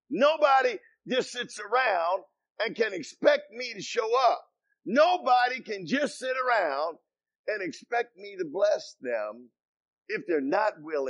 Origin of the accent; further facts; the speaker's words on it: Bronx, New York, United States; You know, I was from the Bronx, New York, and you just couldn't wear a Cub Scout uniform in the Bronx, New York, unless you wanted to get beat up every day.